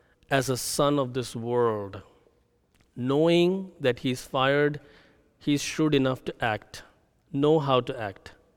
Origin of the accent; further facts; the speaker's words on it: India; the Indian government, I'm an Indian citizen, the Indian government decided to change the currency bills that were in circulation in India and abroad, actually.